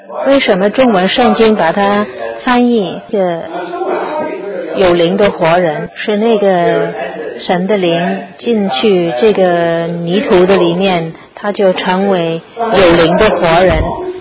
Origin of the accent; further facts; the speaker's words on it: Guangdong, China; 我们广东人会说是泥，是洗很多老泥